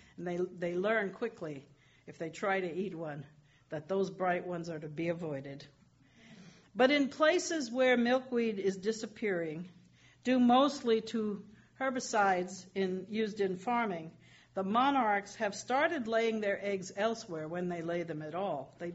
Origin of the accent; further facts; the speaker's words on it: New York City, New York, United States; I remember that as a child, growing up in New York City, where trees grew out of little square spaces of dirt surrounded by concrete sidewalks